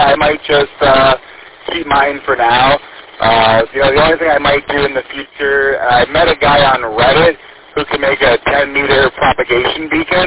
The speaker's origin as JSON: {"language": "English", "town": "Midland", "region": "Michigan", "country": "United States", "said": "you know, I'm from Midland, and they're so well-funded with emergency stuff"}